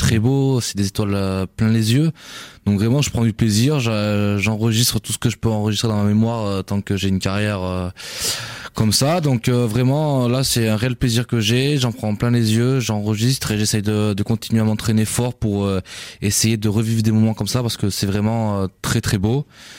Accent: Colomiers, Occitanie, France; je suis de Colomiers. J'ai formé à Colomiers, donc c'est pas très loin.

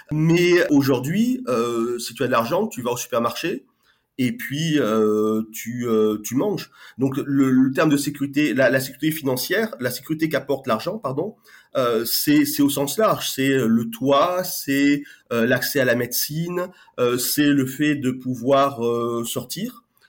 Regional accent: Bordeaux, Nouvelle-Aquitaine, France; moi je suis de Bordeaux, je vis à Bordeaux.

